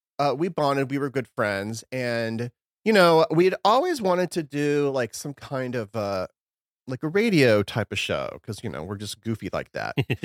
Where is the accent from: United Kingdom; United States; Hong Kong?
United States; Missouri; now in New York, United States; No, I'm originally from Missouri.